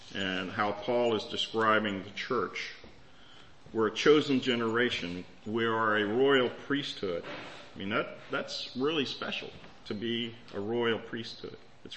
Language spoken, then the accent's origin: English; Virginia, United States; For some prejudice, I'm from Virginia.